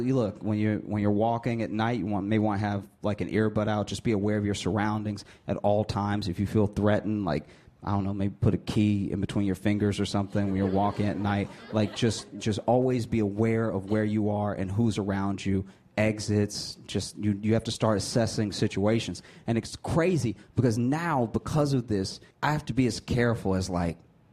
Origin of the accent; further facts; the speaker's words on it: Louisiana, United States; And I don't like guns because I grew up in Louisiana. And when I was in the sixth grade, they wanted to teach us about the history of combat.